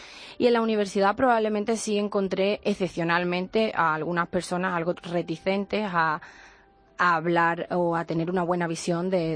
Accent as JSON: {"language": "Spanish", "town": "San Roque", "region": "Andalusia", "country": "Spain", "tie": "born or raised there", "said": "Pues el pueblo se llama San Roque, en Cádiz."}